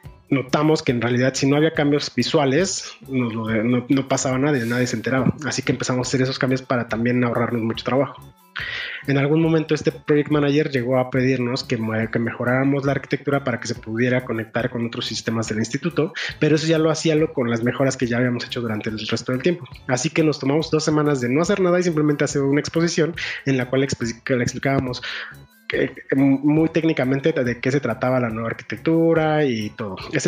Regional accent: Mexico; soy de México, soy desarrollador de software desde hace bastante tiempo

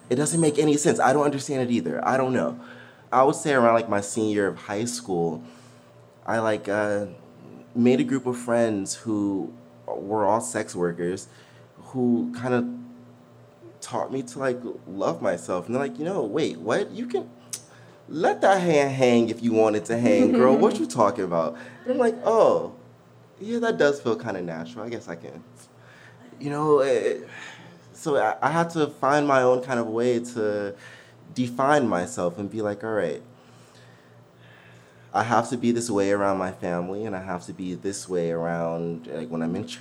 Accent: Detroit, Michigan, United States; like, I'm from Detroit, so it's a pretty tough place to be from.

